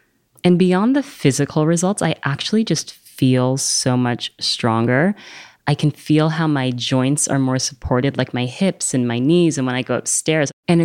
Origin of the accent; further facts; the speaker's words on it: New York City, New York, United States; And I grew up here in New York, so I think I don't always recognize what a special place it is.